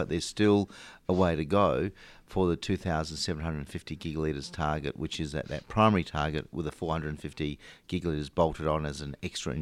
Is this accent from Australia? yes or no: yes; South Australia, Australia; my home state of South Australia